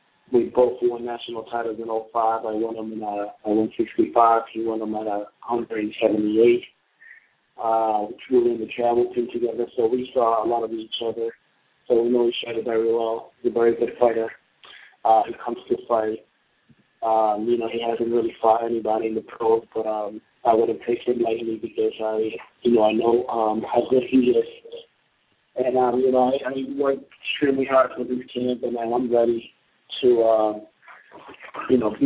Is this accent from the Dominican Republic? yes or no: yes; Dominican Republic; now in Worcester, United States; I came to Worcester in 1998 from a big Dominican baseball family. And when we came here, you know, baseball back in DR was all year-round sport.